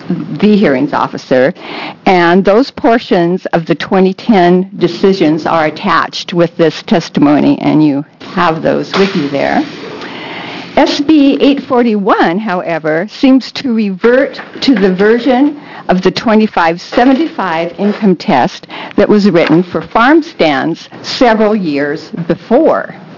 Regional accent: Hillsboro, Oregon, United States; from Hillsboro, Oregon.

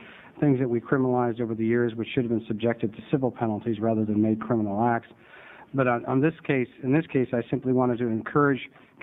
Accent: Salem, Oregon, United States; from Salem.

